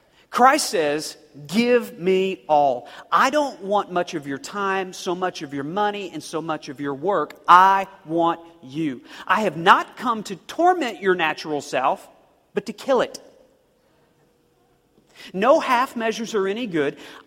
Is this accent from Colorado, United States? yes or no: no; Oklahoma, United States; I grew up in Oklahoma, and so deep down in the dark recesses of my soul, I have this little twinge of an affinity for country music. Okay, we have two kinds of music in Oklahoma, country and western.